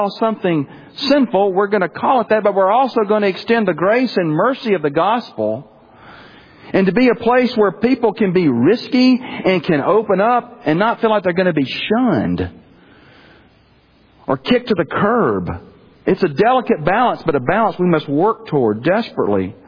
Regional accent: Birmingham, Alabama, United States; when I grew up in Birmingham, Alabama, my whole extended family was right there. I didn't have to go anywhere for Christmas.

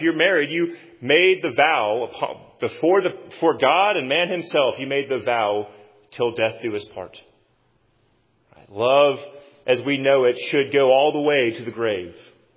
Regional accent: Nashville, Tennessee, United States; And, I mean, I'm from Nashville, Southern boy.

